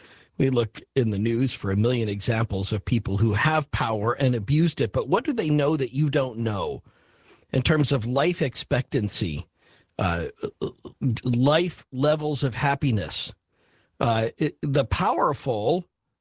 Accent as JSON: {"language": "English", "country": "United States", "said": "as an American, I don't get to Canada enough. As somebody from the United States"}